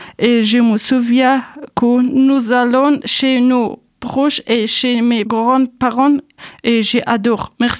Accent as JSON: {"language": "French", "country": "Afghanistan", "second_language": "French", "moved": "yes", "lives_now": "France", "said": "je viens d'Afghanistan."}